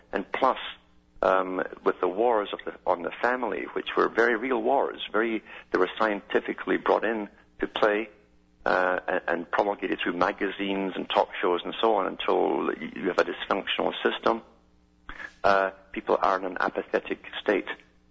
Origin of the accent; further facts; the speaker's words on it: Scotland, United Kingdom; Scotland.